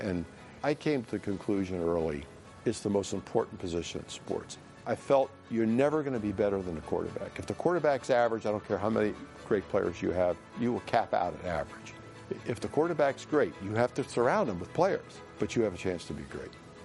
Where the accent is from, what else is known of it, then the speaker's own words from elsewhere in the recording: Hershey, Pennsylvania, United States; Now, I grew up in Hershey.